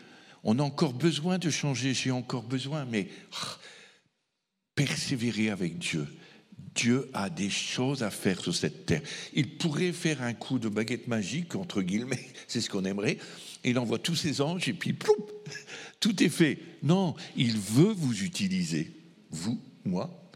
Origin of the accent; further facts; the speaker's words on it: France; j'en ai pris la responsabilité en tant que Français